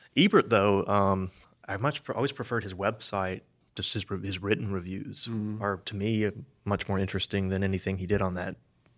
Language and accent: English; Glen Rose, Arkansas, United States; also born or lived in Hot Springs; I was born here in Hot Springs, but I grew up in Glen Rose, which is a small little rural community kind of in between Benton and Malvern. It's just kind of nestled in there. It's very rural.